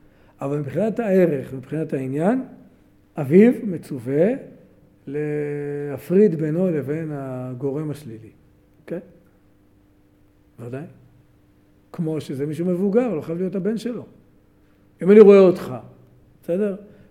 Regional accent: Jerusalem, Jerusalem District, Israel; אני ירושלמי, לא יודע לשחות באמבטיה.

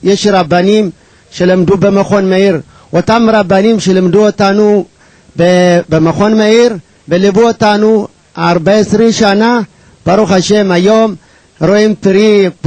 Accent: Ethiopia; now in Israel; שעליתי מאתיופיה, אז הגעתי לארץ, קלטו אותי וקבלו אותי

